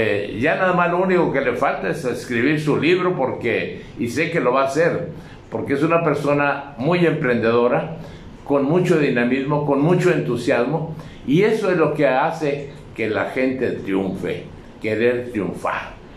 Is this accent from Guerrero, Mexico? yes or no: no; Tampico, Tamaulipas, Mexico; Yo soy del puerto de Tampico, y pues yo me iba mucho a la playa y a las escolleras para ver salir y entrar los barcos.